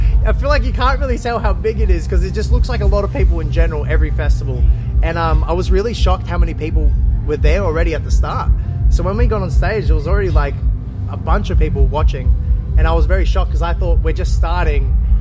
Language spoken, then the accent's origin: English; Australia; like we're Australian and we thought we'd have more Australian fans